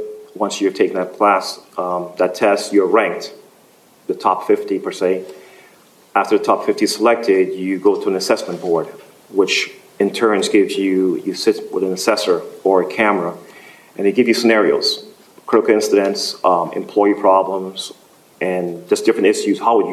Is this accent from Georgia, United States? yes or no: yes; Albany, Georgia, United States; And in my case, it was very unique because I came from Albany, Georgia.